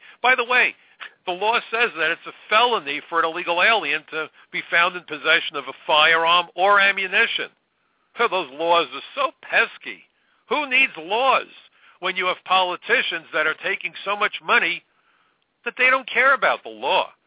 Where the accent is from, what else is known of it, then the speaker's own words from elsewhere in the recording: United States; As an American, it's personal for me